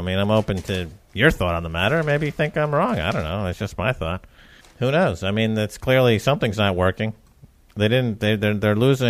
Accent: New York, United States; You know, I grew up in New York surrounded by Jews.

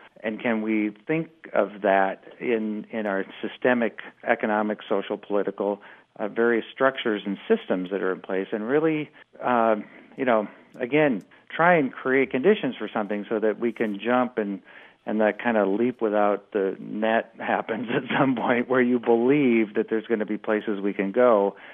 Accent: Omaha, Nebraska, United States; And that was really the fact that I grew up in Omaha, Nebraska, and didn't know a thing about the history of the country or the place I grew up in until my late 20s

